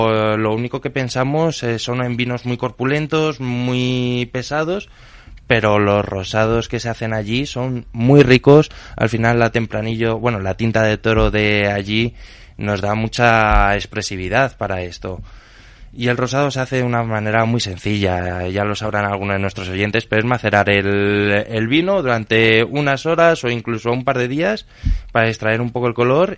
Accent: Spain; Y luego que ya sabemos cómo somos los españoles

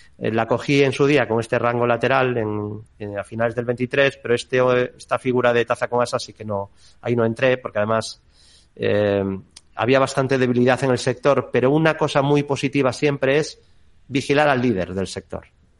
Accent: A Coruña, Galicia, Spain; porque soy de Coruña

